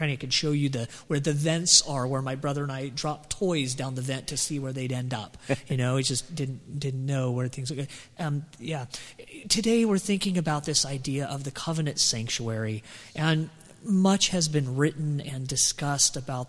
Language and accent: English; Oakdale, California, United States; also born or lived in Glendale; I grew up in a single home in Central California. I was born in Glendale in Southern California, but my mom and dad got out of Southern California when I was very young, you know, just under a year old, and built a house in Oakdale, California